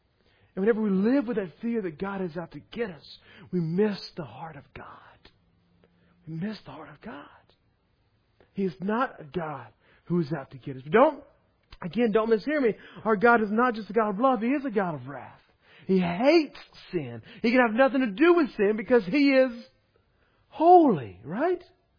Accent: Ouachita Parish, Louisiana, United States; born there; I'm at home. I was born right here in Wichita Parish. I've never been exiled, never planned to be exiled.

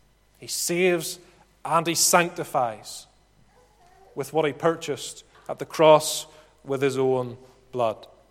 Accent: Ballymena, Northern Ireland, United Kingdom; maybe it's just because I'm from Ballymena

